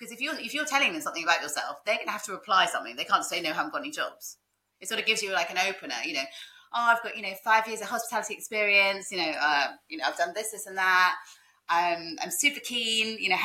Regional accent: United Kingdom; That's because we're British, aren't we?

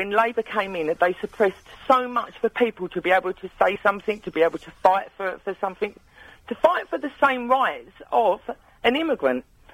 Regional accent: London, United Kingdom; I'm a second, third generation immigrant in this country. I was born in East London.

